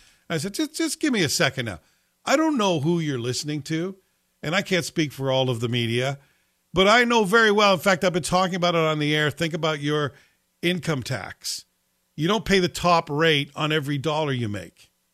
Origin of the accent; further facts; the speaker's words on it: Scotland, United Kingdom; born there; I was born in Scotland.